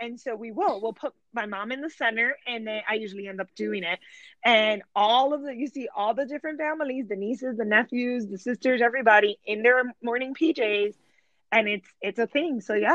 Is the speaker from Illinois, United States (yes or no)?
yes; Chicago, Illinois, United States; and mind you, I'm from Chicago, so it has nothing to do with the weather.